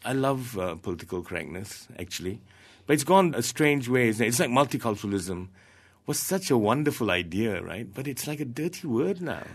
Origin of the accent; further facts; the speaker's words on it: Malaysia; now in Australia; I'm a Malaysian artist. I live in Australia.